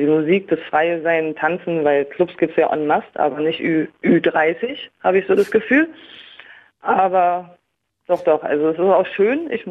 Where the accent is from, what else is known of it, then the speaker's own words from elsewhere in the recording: Lübeck, Schleswig-Holstein, Germany; eigentlich bin ich aus Nordrhein-Westfalen habe ich so ein paar Wurzeln noch und ich bin als Kind so in Lübeck groß geworden. Also ich kenne so ein bisschen das Ländliche auch so.